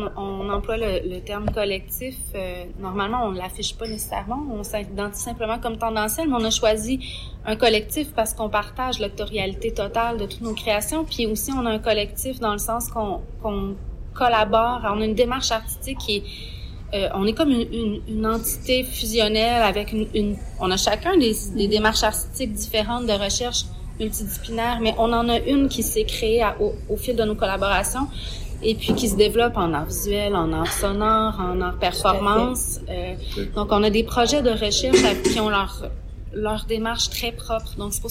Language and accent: French; Trois-Rivières, Quebec, Canada; Puis je suis également originaire de Trois-Rivières